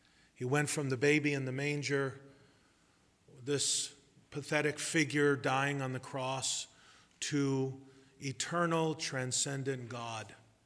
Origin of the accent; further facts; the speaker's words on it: New York City, New York, United States; But as a young Jewish boy growing up in New York City, I had no clue as to the true meaning of the birth of Christ.